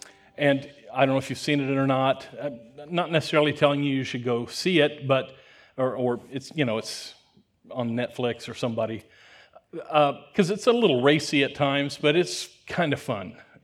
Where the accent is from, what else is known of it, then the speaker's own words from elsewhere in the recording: Wichita, Kansas, United States; And it's the kind of neighborhood I grew up in Wichita, Kansas, many years ago.